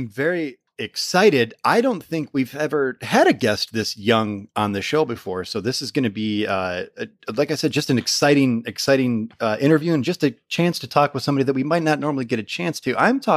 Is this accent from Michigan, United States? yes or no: yes; Michigan, United States; I'm from Michigan.